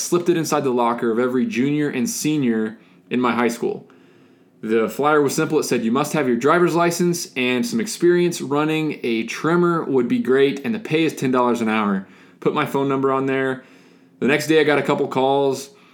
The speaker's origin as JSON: {"language": "English", "region": "Indiana", "country": "United States", "tie": "born or raised there", "said": "I was born in 1989 in Southern Indiana. My dad was a construction manager for a local business. My mom was a school nurse at my high school. I was a middle-class kid, lived on a farm out in the middle of nowhere."}